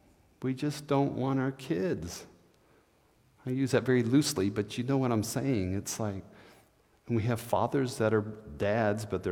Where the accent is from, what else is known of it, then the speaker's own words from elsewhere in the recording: Missouri, United States; Like, I'm from Missouri. I'm from the show me, prove it state, you know?